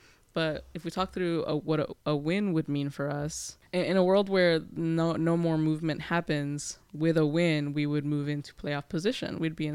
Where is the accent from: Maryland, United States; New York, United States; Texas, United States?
Texas, United States; Dallas; And I'm like, maybe my hometown Dallas would show out.